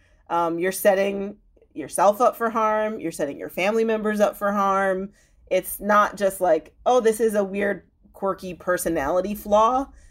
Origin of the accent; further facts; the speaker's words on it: Illinois, United States; I remember, so I grew up in the Chicago suburbs, and like where I grew up is my town.